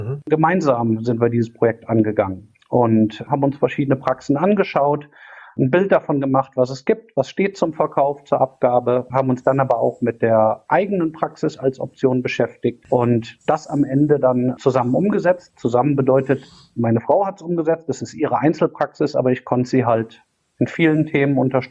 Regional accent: Cologne, North Rhine-Westphalia, Germany; Ich bin 42 Jahre alt, komme aus Köln und auch gebürtig hier aus der Kölner Ecke

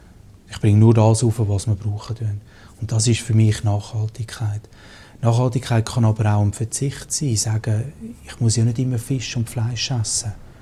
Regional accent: Switzerland; weil Schoki als Schweizer ist schwierig zu verzichten.

